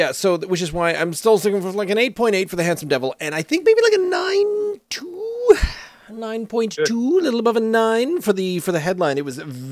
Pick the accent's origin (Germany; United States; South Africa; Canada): Canada; Nova Scotia; born there; I was born in Nova Scotia with Scottish parents, so my vocabulary and the words I use are so wrong.